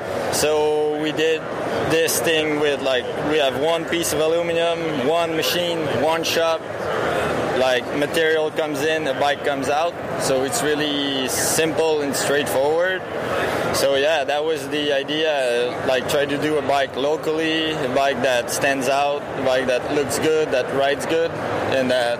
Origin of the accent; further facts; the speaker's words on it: Mont-Sainte-Anne, Quebec, Canada; From Quebec in Canada, from Mont-Saint-Anne, where we've been used to, where we host the World Cup for 30 years.